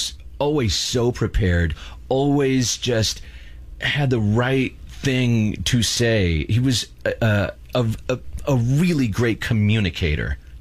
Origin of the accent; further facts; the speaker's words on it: California, United States; I mean, I grew up here in Orange County